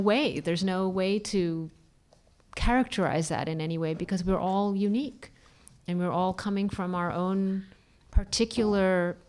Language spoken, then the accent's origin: English; New England, United States; I grew up in New England and I read it when I was, you know, 15 or whatever.